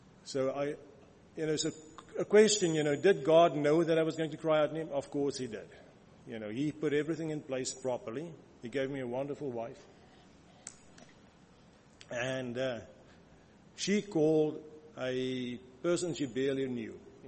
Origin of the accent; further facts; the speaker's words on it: South Africa; born there; so I was born in South Africa, similar to Marietta